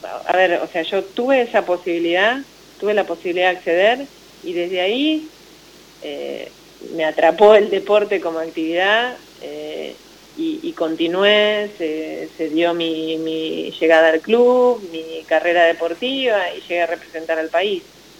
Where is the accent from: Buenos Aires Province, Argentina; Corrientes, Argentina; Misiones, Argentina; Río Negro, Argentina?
Buenos Aires Province, Argentina; Mar del Plata; a trabajar en el deporte de Mar del Plata, que fue mi ciudad de origen, la ciudad de la que partí en algún momento dado